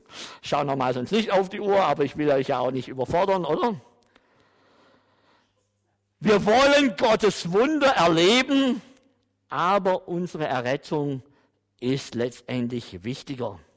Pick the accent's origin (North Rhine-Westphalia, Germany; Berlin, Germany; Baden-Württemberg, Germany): Baden-Württemberg, Germany; moved away as an adult; Und dann habe ich im Schwarzwald, in meinem Heimatdorf in der evangelischen Kirche, hatte ich die Idee, ich mache da einen Vortrag